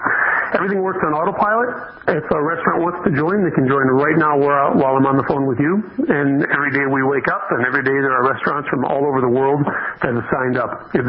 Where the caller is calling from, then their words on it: Atlanta, Georgia, United States; I'm calling you from Atlanta, Georgia this morning, where we're based.